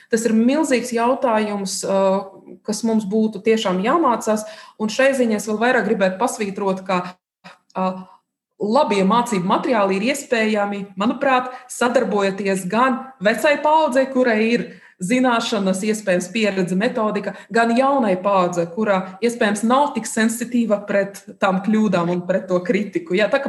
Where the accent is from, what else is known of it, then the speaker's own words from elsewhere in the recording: Saint Petersburg, Russia; Latvian is a second language; moved away as an adult; also born or lived in Ukraine; now in Latvia; es esmu dzimusi Ukrainā, studēju skolu un augstskolā Pēterburgā, un atbraucot Latvijā jau tādos, Brieduma gados